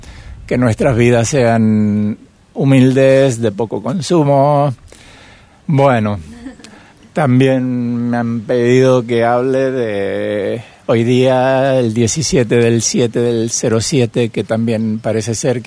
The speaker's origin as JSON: {"language": "Spanish", "country": "Argentina", "lives_now": "Auroville, India", "said": "soy de Argentina. Vivo en Auroville desde hace 10 años"}